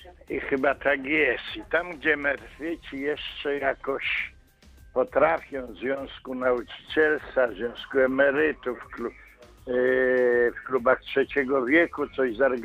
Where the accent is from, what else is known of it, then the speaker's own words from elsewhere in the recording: Ozorków, Łódź Voivodeship, Poland; Ja jestem z Ozorkowa i powiem Panu, że od 10 lat pytam burmistrza